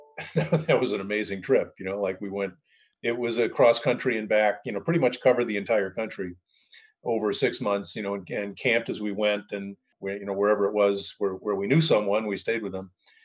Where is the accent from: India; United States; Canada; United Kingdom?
United States; Rochester, New York; I was at the University of Rochester as an undergrad, right? So my hometown, right?